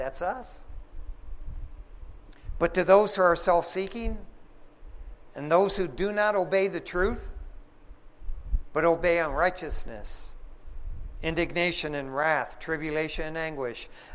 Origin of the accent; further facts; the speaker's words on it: Detroit, Michigan, United States; I used to think that's the way it worked growing up in Detroit, Michigan.